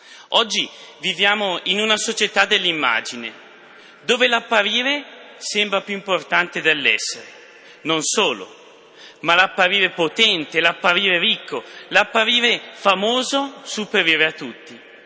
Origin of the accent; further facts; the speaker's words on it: San Gregorio di Cisano, Lombardy, Italy; ormai, ho 26 anni, vengo da San Gregorio di Cisano, quindi verso Lecco